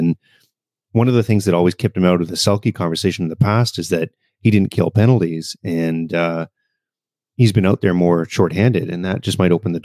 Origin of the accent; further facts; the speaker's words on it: Western Canada, Canada; I'm from Western Canada. I like Edmonton. You know, I've lived near there before and whatever.